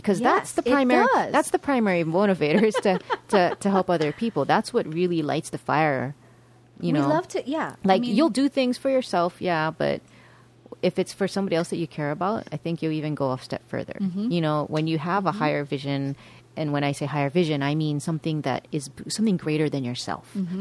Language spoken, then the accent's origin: English; Hawaii, United States; We're from Hawaii, so we got a little bit of Hawaii flavor in here sometimes.